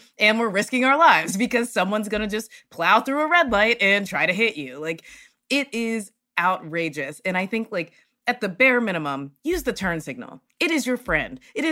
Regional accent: the South, United States; So I've been driving for more than half my life. I'm from the South. So you learn how to drive.

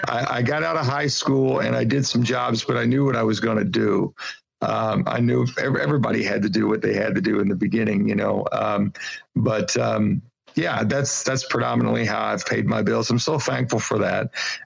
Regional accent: Kentucky, United States; I'm a hillbilly from Kentucky.

